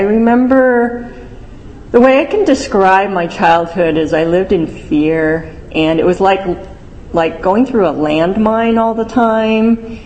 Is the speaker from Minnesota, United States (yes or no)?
yes; Minnesota, United States; my parents are immigrants from Hong Kong. I was born and raised in Minnesota, a small town in Minnesota. A small town in Minnesota in the early 70s.